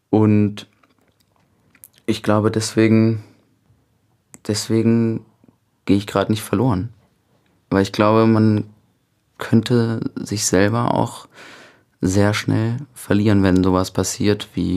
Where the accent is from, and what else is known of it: Cologne, North Rhine-Westphalia, Germany; born or raised there